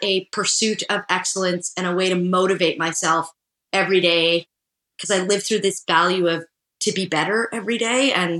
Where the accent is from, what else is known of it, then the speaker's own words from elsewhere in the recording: Toronto, Ontario, Canada; I grew up in Toronto